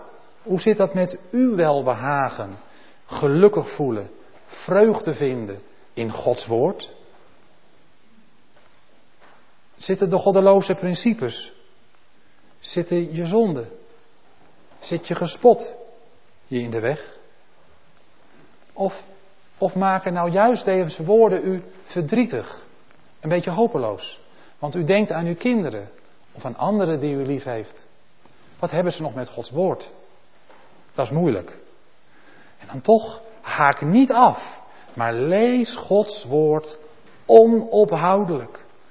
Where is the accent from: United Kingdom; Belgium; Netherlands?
Netherlands; North Holland; Want ja, ik kom uit Noord-Holland, dat is ook een land van het water.